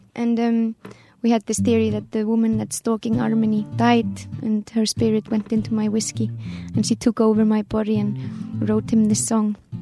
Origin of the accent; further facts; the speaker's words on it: Iceland; I'm from Iceland, but have an Italian father.